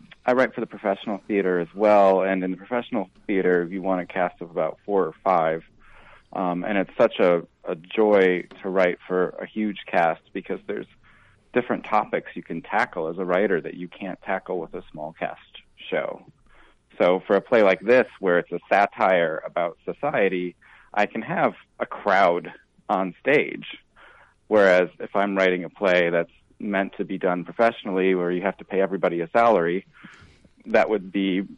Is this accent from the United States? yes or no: yes; Wisconsin, United States; now in Austin, United States; I'm in Austin, Texas right now, but I'm from Wisconsin originally, so I'm not too far away from you guys.